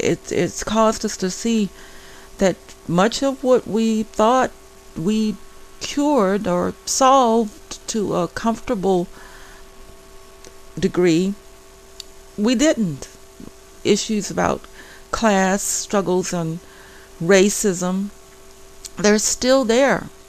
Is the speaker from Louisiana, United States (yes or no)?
yes; New Orleans, Louisiana, United States; I think my hometown is unique, but I think many people who are educated and who know or who have visited New Orleans would recognize that New Orleans really is very unique